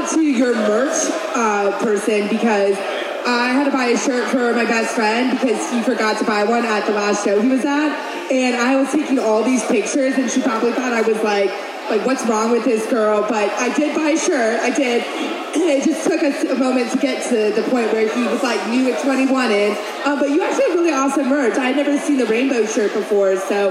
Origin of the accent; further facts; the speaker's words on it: Ohio, United States; I'm from Ohio. And so you grow up in Ohio, sort of hearing horror stories